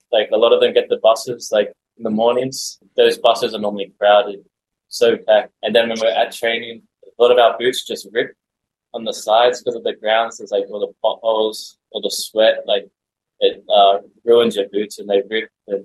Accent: Australia; I didn't really have it growing up in Australia.

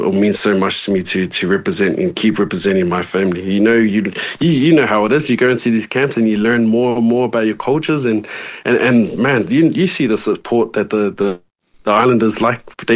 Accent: New Zealand; born there; to be honest, I'm born Kiwi.

